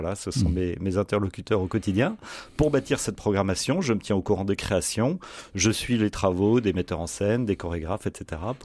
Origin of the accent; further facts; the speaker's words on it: Paris, Île-de-France, France; je continue à penser que je suis parisien. Voilà, c'est ma racine familiale, c'est là où réside la plupart de ma famille.